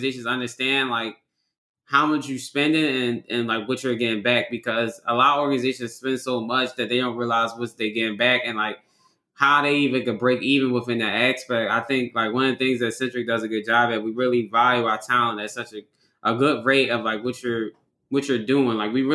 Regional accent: Philadelphia, Pennsylvania, United States; I grew up in North Philadelphia, Island East section, basically. We both had hard childhoods growing up.

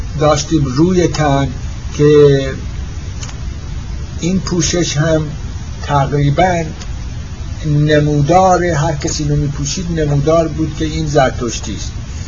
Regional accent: Yazd, Iran; also born or lived in Kerman; من در تاریخ 3 ژوئیه 1907 در کرمان متولد شدم. به در سن 2 یا 3 سالگی پدر و مادر من به طرف یزد از کرمان حرکت کردن.

